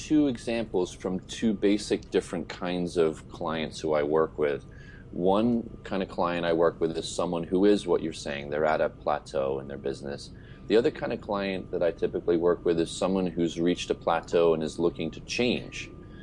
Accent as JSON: {"language": "English", "region": "England", "country": "United Kingdom", "tie": "born or raised there", "said": "I'm very British in that way, having grown up in England."}